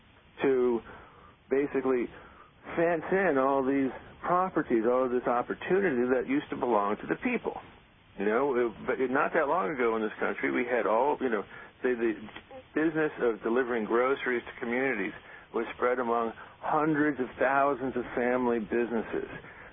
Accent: Miami, Florida, United States; when I was growing up in Miami

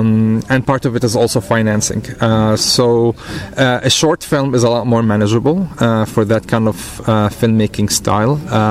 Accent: Beit Safafa, Jerusalem, Palestine; I'm from Beit Safafa, which is a Palestinian suburb/village of Jerusalem. That was actually split in 1948.

